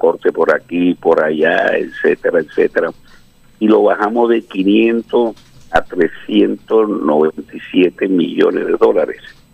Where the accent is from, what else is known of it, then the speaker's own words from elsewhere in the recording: Córdoba, Colombia; debido a que soy oriundo de esta hermosa tierra caribeña, soy del departamento de Córdoba.